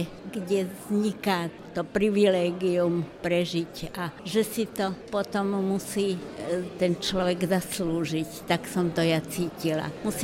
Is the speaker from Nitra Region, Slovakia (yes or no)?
no; Spišská Nová Ves, Košice Region, Slovakia; Som zo Spišskej Novej Vsi … som ročník 1936